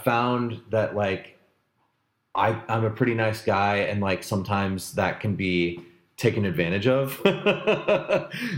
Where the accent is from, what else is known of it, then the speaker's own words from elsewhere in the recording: Vandalia, Illinois, United States; I grew up in Vandalia, Illinois, which is like a really small town in South Central Illinois.